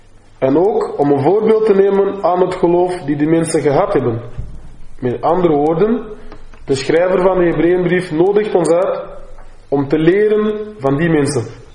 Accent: Cameroon; now in Netherlands; heb ik altijd met die gedachten ook gespeeld van mijn moederland in Cameroen.

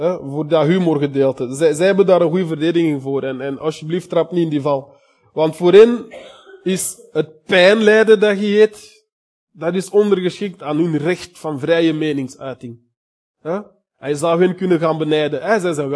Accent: Antwerp, Flanders, Belgium; Kom ik van Antwerpen, ik was dat totaal niet gewoon.

